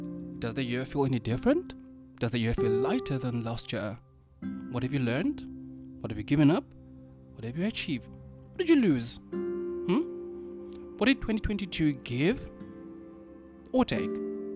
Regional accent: South Africa; now in China; Anyway, I'm South African, in case you're wondering. I am a South African boy living here in China.

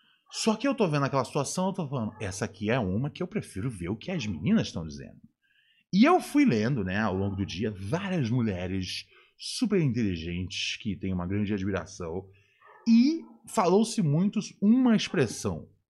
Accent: Rio de Janeiro, Brazil; Eu não sou da Bahia. Eu não posso dizer se tem, se não tem. Tá ligado? Mas eu passei muitos anos da minha vida morando no Rio de Janeiro, desde a infância até o começo da vida adulta.

